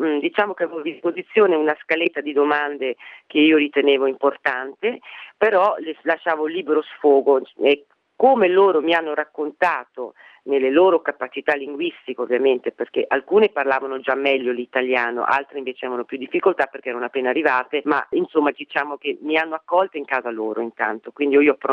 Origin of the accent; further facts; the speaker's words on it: Belgium; io sono nata e cresciuta in Belgio